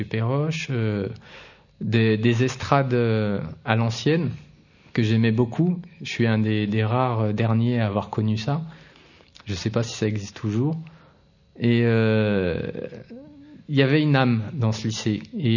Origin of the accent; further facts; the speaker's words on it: Saint-Jean-Bonnefonds, Auvergne-Rhône-Alpes, France; also born or lived in Saint-Étienne; mes parents vivent toujours à Saint-Jean-Bonnefonds et j'ai grandi à Saint-Étienne de l'âge de 0 jusqu'à 6 ans, à Saint-Étienne, dans la ville, près du cours Fauriel. Mais à partir de 6 ans, à la naissance de mon frère, on est deux enfants dans la famille, on a déménagé à Saint-Jean-Bonnefonds.